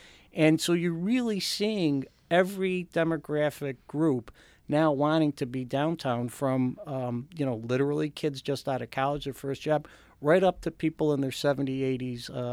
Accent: Mendon, United States; He loves living out. In fact, he lives in my hometown of Mendon.

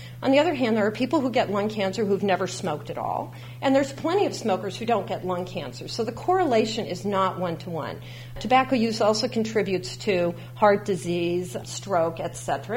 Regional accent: Corvallis, Oregon, United States; I grew up in Corvallis, and so, you know, I'm quite familiar with Oregon and what's been happening here over time.

